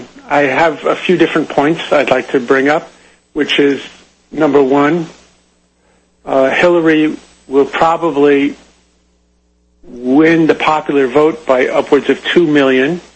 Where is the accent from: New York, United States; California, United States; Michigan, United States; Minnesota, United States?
New York, United States; New York City; as you well know, Deanna, I'm from New York City